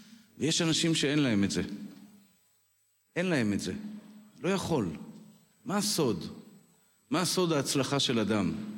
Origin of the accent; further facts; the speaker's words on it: Tel Aviv, Tel Aviv District, Israel; אני גדלתי בתל אביב.